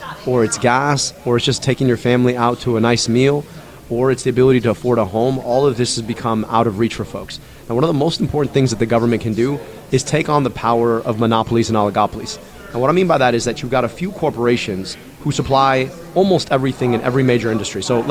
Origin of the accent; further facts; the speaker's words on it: Michigan, United States; I could go 15 minutes from where I grew up and travel the same distance into the city of Detroit or city of Pontiac.